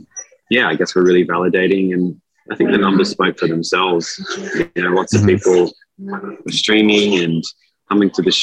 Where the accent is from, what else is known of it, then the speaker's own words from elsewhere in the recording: Sydney, New South Wales, Australia; I was born and raised in Western Sydney. My father's Tanzanian and my mom's Australian. They met each other in the 80s and had me in 1990.